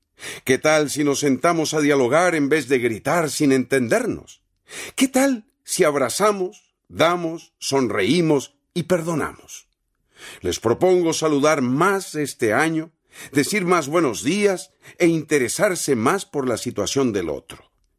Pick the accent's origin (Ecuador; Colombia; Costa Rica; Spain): Costa Rica; Como costarricenses compartimos sueños e ideales que nos permiten asociarnos tras una visión del país que queremos.